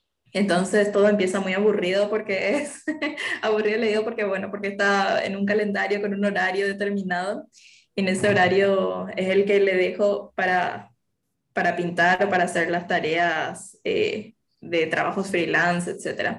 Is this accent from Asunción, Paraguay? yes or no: yes; Asunción, Paraguay; creo que no tenemos acento, que es muy neutro, pero ya que lo mencionas, podría ser. No sé, yo soy de Paraguay y nada, de la capital, la Asunción